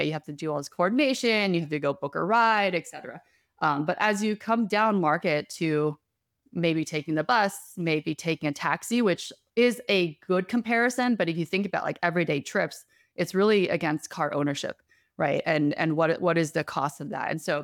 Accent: New York, United States; also born or lived in Rochester, United States / Atlanta, United States / Morgantown, United States; So I grew up in Rochester, New York, Atlanta, Georgia, Morgantown, West Virginia, and ultimately went to middle school and high school on Long Island in New York.

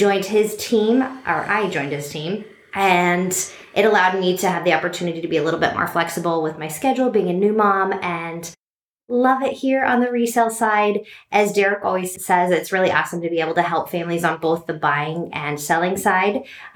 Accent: California, United States; I am from California originally and went to school down in Southern California.

